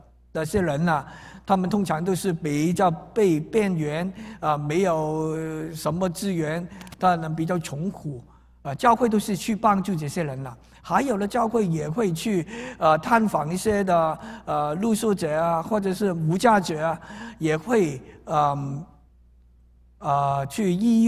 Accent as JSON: {"language": "Chinese", "region": "Guangdong", "country": "China", "said": "我们广东人说说离地啊"}